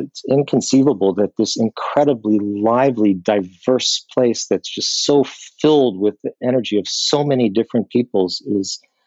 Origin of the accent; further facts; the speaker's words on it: New York City, New York, United States; As a New Yorker living urban in an urban environment, New York City is so much about the life of the streets.